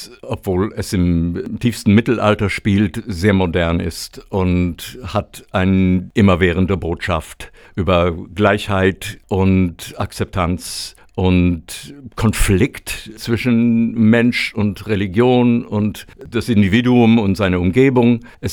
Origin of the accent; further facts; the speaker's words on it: New York, United States; German is a second language; now in Germany; für mich als gebürtiger Amerikaner immer noch so ein wichtiges Ding